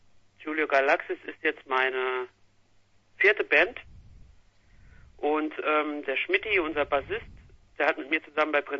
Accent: Saarland, Germany; Wir kommen alle aus dem Umkreis von St. Wendel, das ist eine kleine Stadt im Saarland. Und wir proben auf dem Dorf.

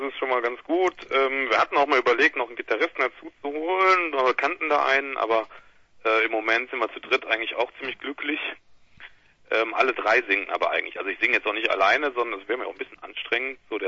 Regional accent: Rhineland-Palatinate, Germany; also born or lived in Cologne; now in Düsseldorf, Germany; ursprünglich komme ich noch aus Rheinland-Pfalz, Koblenzer Ecke darum, und dann war ich in Köln und jetzt bin ich seit 3 Jahren in Düsseldorf

